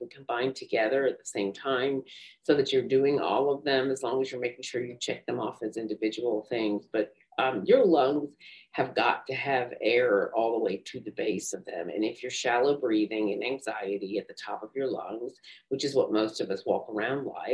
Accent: the South, United States; I'm from the South. What can I say?

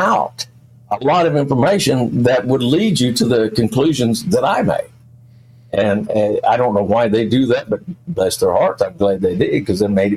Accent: Lawton, Oklahoma, United States; Yeah, I did fire investigations for my hometown here in Oklahoma, Lawton, Oklahoma.

